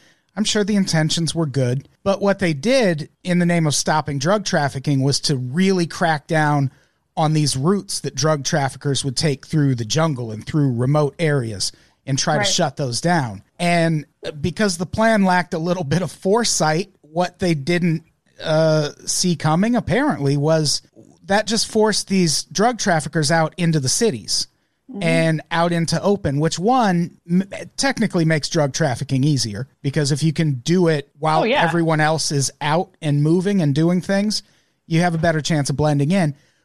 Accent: Illinois, United States; Like I grew up in the Midwest, in Illinois specifically

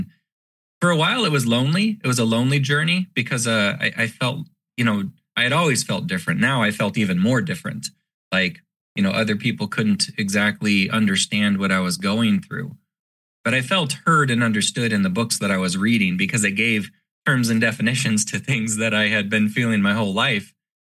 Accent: Omaha, Nebraska, United States; And I was invited onto a live radio show in my hometown of Omaha, Nebraska

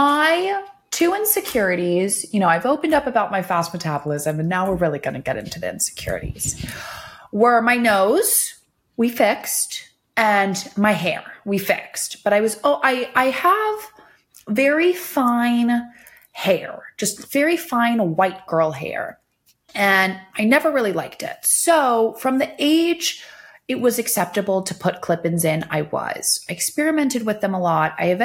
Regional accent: Thousand Oaks, California, United States; You know, I grew up in Thousand Oaks area, so I would drive to LA all the time and it was my thinking time.

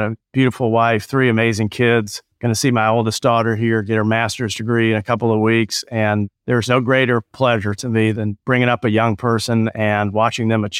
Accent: Buffalo, New York, United States; because I grew up in Buffalo.

